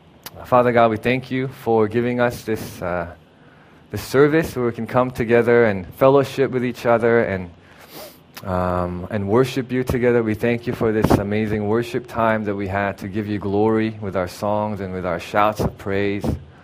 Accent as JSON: {"language": "English", "country": "South Korea", "tie": "born or raised there", "said": "when I was growing up in Korea, one of the things that I used to love doing was just reading."}